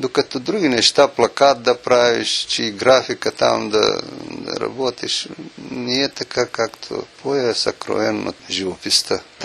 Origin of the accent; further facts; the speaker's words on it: Elena, Veliko Tarnovo Province, Bulgaria; Повечето от работите ми са от моя роден край, аз съм от Еленския край, там е минало детството.